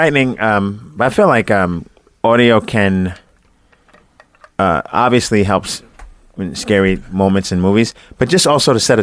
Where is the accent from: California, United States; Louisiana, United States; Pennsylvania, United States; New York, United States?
New York, United States; And like, I'm from New York City, so like, just like, I didn't. No one from my junior high school went to my high school.